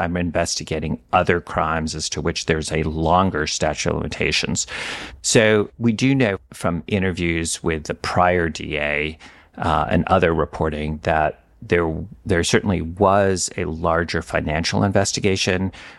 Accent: New York, United States; There was a judge in the district I grew up in the Eastern District of New York

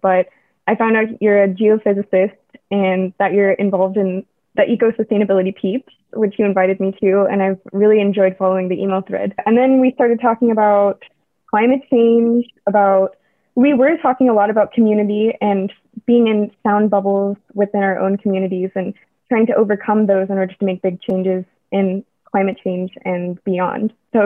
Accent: Texas, United States; I'm 23 and I'm from Texas.

